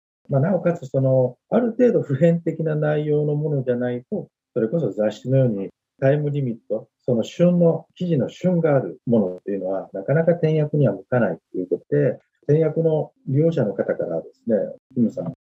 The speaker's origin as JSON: {"language": "Japanese", "town": "Matsuyama", "region": "Ehime", "country": "Japan", "said": "僕は松山市出身で、在日なんですが、日本で生まれ育って、50数年経ちます。"}